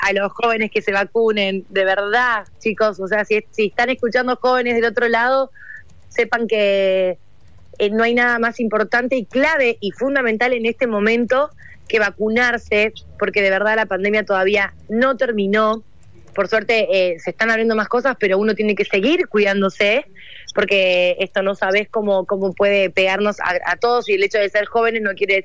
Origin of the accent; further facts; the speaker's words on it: Jujuy, Argentina; now in Buenos Aires, Argentina; yo estoy en Buenos Aires y acá faltan vacunas todavía. Entonces, siendo jujeño, como jujeño